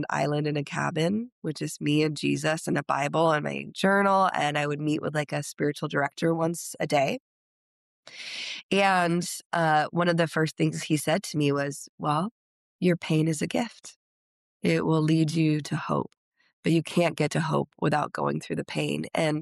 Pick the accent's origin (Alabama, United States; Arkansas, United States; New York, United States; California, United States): California, United States; San Diego; Yeah, well, I grew up in San Diego and kind of in the intro, you mentioned being a missionary's kid, which is also kind of a strange thing to be a missionary's kid in San Diego.